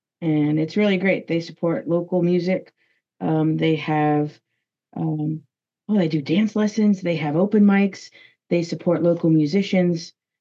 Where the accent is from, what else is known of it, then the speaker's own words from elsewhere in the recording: El Paso, Texas, United States; So I sing in … I'm from El Paso, Texas.